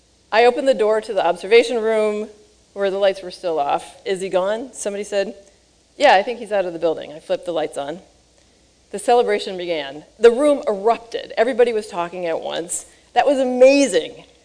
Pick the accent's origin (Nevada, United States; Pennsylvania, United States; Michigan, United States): Michigan, United States; As a Michigander, I can safely say that we are among the least smug people in the world